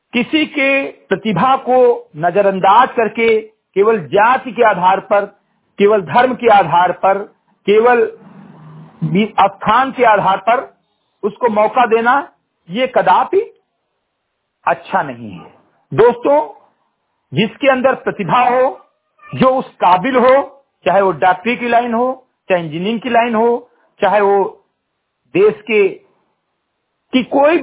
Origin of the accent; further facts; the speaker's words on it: Uttar Pradesh, India; ग्राम सभा सिंधी घटई विकास खंड के मेनपुरवा जनपद बहराइच का मूल निवासी हूं